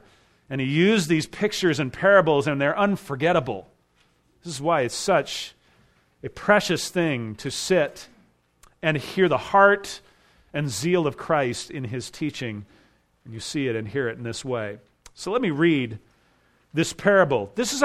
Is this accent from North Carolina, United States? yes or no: no; California, United States; now in Alaska, United States; I grew up in California. I'm familiar with earthquakes, and here I am in Alaska.